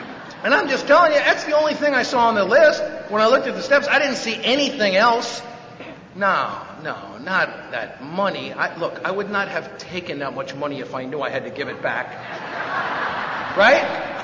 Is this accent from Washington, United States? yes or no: no; Bronx, New York, United States; I was brought up in the Bronx.